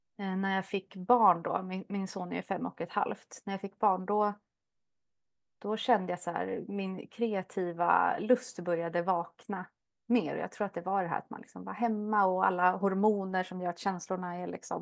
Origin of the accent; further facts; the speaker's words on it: Stockholm, Stockholm County, Sweden; now in Östersund, Sweden; Jag är uppvuxen i Stockholm och bor sedan 3 år tillbaka drygt i Östersund med min familj, min fru och min 5-åriga son.